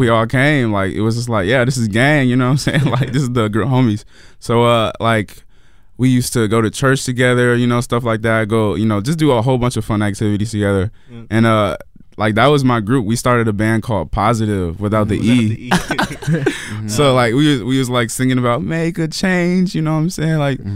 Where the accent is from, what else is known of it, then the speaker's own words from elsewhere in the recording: Milwaukee, Wisconsin, United States; Growing up in Milwaukee, well, Milwaukee is like the most segregated place in the United States, that in Detroit.